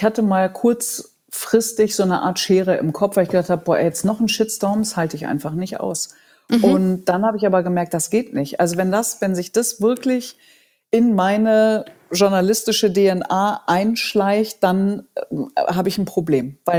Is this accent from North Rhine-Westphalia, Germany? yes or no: yes; Datteln, North Rhine-Westphalia, Germany; Ich komme ja aus Datteln, aus der Nähe von Dortmund